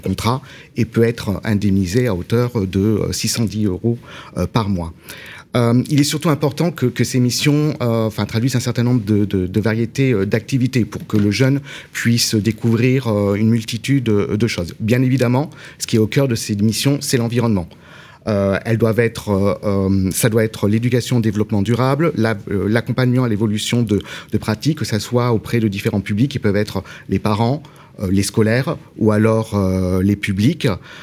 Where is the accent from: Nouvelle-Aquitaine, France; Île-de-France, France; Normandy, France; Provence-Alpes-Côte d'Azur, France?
Nouvelle-Aquitaine, France; puisque je viens des Pyrénées-Atlantiques